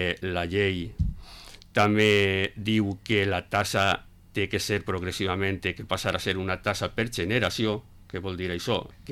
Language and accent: Catalan; Borriol, Valencian Community, Spain; jo vinc de Borriol